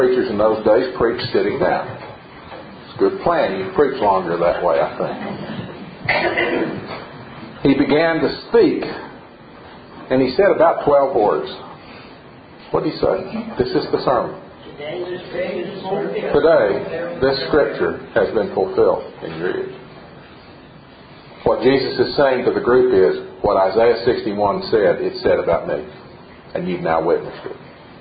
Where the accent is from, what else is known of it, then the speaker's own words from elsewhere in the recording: Jefferson City, Tennessee, United States; also born or lived in Oak Ridge; I was born in Oak Ridge. I grew up in Jefferson City.